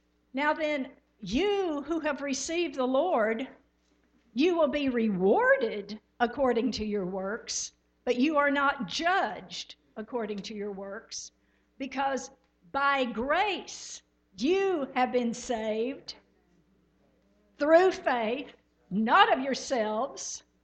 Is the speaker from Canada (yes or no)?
no; Texas, United States; Okay, so, because we're from Texas. Oh, my. Some days that's good, some days that's not so good.